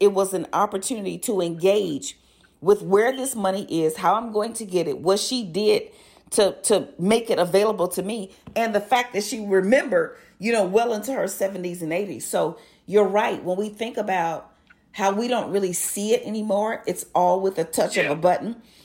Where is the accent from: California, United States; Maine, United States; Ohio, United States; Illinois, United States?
Illinois, United States; Chicago; I'm always, always very excited to talk about it right here locally in my hometown, Chi-Town, where I grew up.